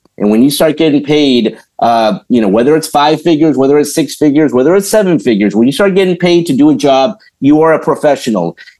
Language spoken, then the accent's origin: English; Los Angeles, California, United States; It was a conference that I've loved so much growing up in Los Angeles, having gone to USC.